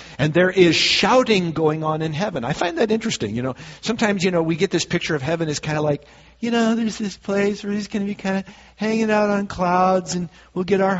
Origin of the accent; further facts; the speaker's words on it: Minnesota, United States; one of the loudest football stadiums in the NFL is in my home state of Minnesota.